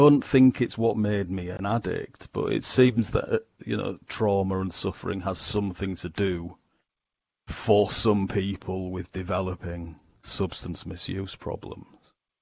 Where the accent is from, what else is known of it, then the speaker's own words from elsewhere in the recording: Yorkshire and the Humber, United Kingdom; as a young child growing up in Yorkshire in England, which is where I'm speaking to you from now